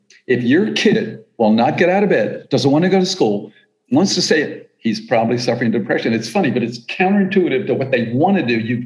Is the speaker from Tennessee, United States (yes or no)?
no; Silver Spring, Maryland, United States; I'm originally from the Silver Spring outside of DC area